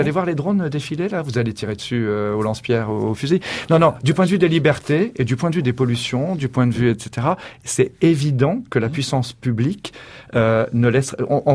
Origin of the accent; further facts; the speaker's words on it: France; chez nous, en France